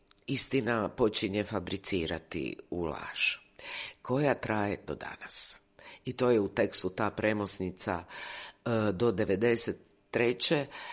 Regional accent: Dubrovnik, Dubrovnik-Neretva County, Croatia; ja sam naravno dijete koje je rođeno u Jugoslaviji, rodom sam iz Dubrovnika

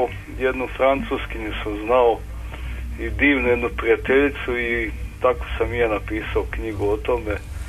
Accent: Belgrade, Serbia; Iz Beograda.

